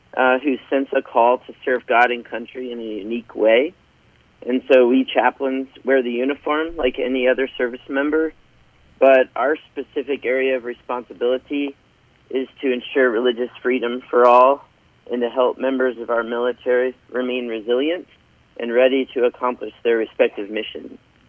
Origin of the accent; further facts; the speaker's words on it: Indiana, United States; as you both know, I am from Indiana. That's where I grew up.